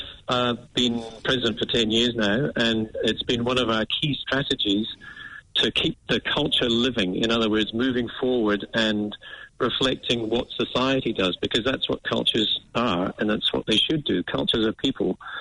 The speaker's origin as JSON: {"language": "English", "town": "Edinburgh", "region": "Scotland", "country": "United Kingdom", "tie": "born or raised there", "moved": "as an adult", "lives_now": "New Zealand", "said": "I'm from Scotland. So I came to New Zealand a long time ago, but I was born and bred in Edinburgh, came out here in my mid-20s."}